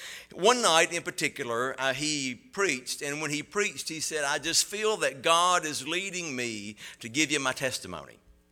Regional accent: Bible Belt, United States; I'm like so many of you. I was raised in the Bible Belt, and I was raised in church.

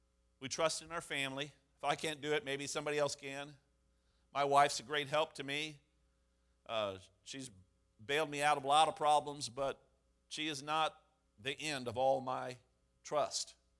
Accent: Mississippi, United States; I grew up in the South. I can't go to hell. I can't be away from God. I can't deny God. I grew up in Mississippi, for goodness sakes.

